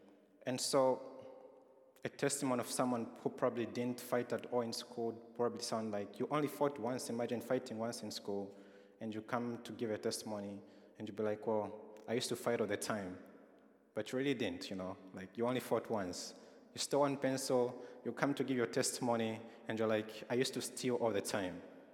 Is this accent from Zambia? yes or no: yes; Zambia; Growing up in Zambia where families are large and it's more of a communal society